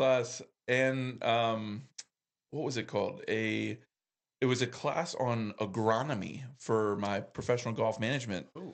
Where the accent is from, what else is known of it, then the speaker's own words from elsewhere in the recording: Virginia, United States; We had the Wizards was our closest team in proximity to where I grew up in Virginia.